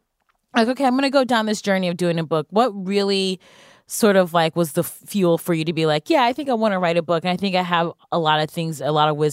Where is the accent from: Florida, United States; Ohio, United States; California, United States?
Ohio, United States; Cleveland; I guess I'm from Cleveland.